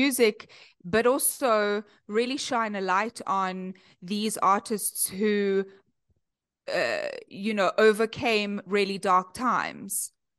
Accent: Cape Town, Western Cape, South Africa; accent: South African; moved away as an adult; now in Chicago, United States; I come all the way from Cape Town, born and bred in Cape Town. And I moved to Chicago a few years ago.

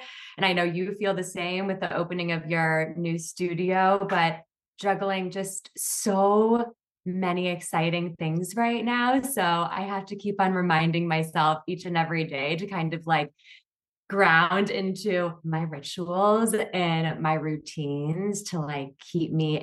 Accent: Midwest, United States; now in Brooklyn, United States; So I'm currently based in Brooklyn, New York, but I hail from the Midwest, had fairly like normal, like modest upbringing

